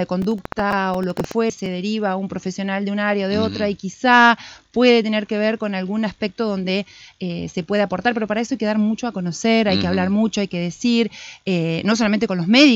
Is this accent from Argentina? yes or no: yes; María Grande, Entre Ríos, Argentina; yo no soy de acá, soy de María Grande, estaba de paseo